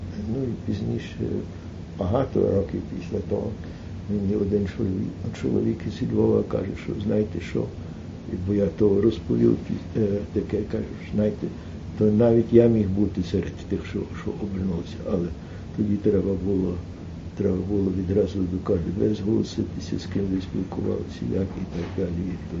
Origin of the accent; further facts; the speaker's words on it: Canada; тому що я з Канади, то там були інші люди з Канади